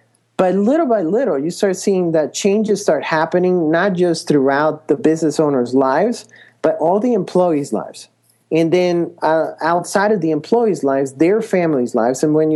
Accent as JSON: {"language": "English", "country": "Colombia", "second_language": "English", "moved": "yes", "lives_now": "United States", "said": "I originally come from Colombia. So if you can hear my accent, that's where that comes from. And we had to move to the States. My mom and I left as refugees."}